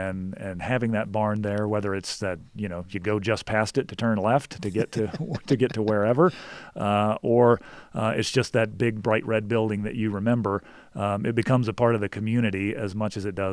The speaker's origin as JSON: {"language": "English", "region": "Virginia", "country": "United States", "tie": "born or raised there", "lives_now": "Montana, United States", "said": "I actually have been in Montana for over 30 years, but I grew up in Virginia, and my grandfather had a beef cattle farm"}